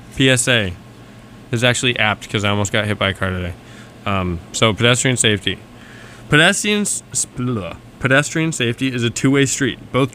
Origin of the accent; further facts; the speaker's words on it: Berkeley, California, United States; This one goes out to my Berkeley peeps. I'm from Berkeley, California. I know probably some of you listening are as well.